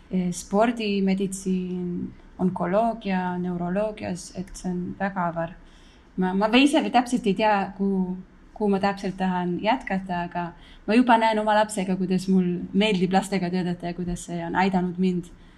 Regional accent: Israel; ma kasvasin siin Iisraelis ja et ma õppisin siin

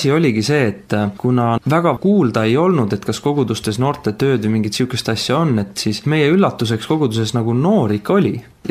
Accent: Haapsalu, Lääne County, Estonia; Haapsalu piirkond, see Läänema piirkond nii, eks ole, mina olen sealt pärit ja see kuidagi armas on.

